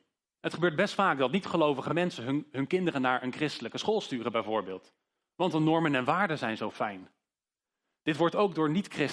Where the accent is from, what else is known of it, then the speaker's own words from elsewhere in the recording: Ede, Gelderland, Netherlands; ik kom uit Ede.